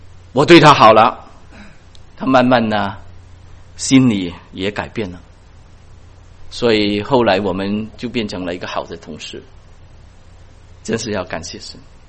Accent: China; 我们中国人说忘恩负义，对不对？

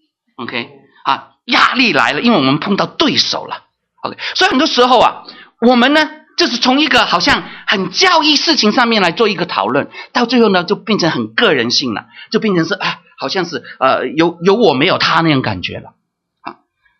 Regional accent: Guangdong, China; 我们广东人说比死人呢啊

